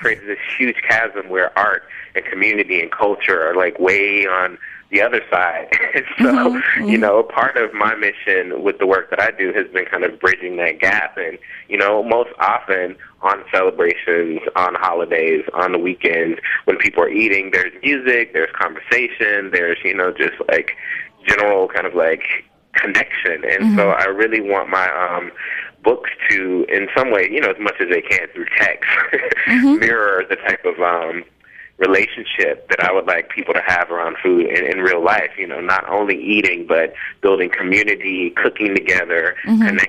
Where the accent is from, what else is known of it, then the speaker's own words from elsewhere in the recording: Memphis, Tennessee, United States; I grew up in Memphis, Tennessee, like deep south. Mm-hmm. And in Memphis, like the major staple is barbecue.